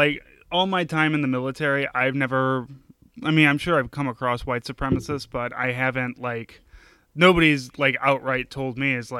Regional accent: St. Louis, Missouri, United States; when I went to basic training, I'm from St. Louis

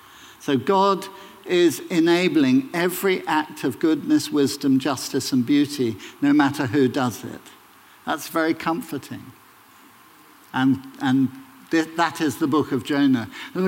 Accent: England, United Kingdom; I say, I'm British. I'm English. And I'm a Christian.

